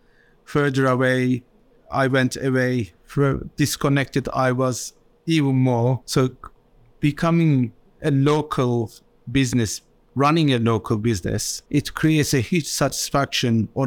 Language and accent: English; Istanbul, Turkey; now in London, United Kingdom; I would say I'm a Londoner. Yeah. I came to London from Istanbul, another mega city